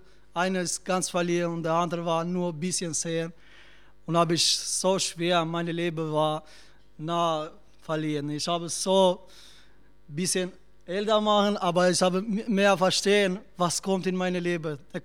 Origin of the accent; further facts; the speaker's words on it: Albania; German is a second language; ich komme aus Albanien. Mein deutsches Sprache ist nicht so ganz gut.